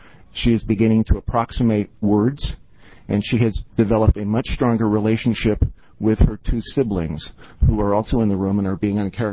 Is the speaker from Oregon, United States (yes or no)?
yes; Bend, Oregon, United States; My name is … I'm from Bend, Oregon.